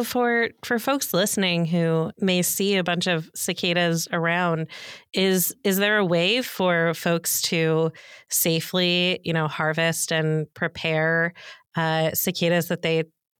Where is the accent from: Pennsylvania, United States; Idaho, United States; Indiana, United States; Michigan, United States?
Pennsylvania, United States; I'm from the Delaware Valley, so I also love Old Bay.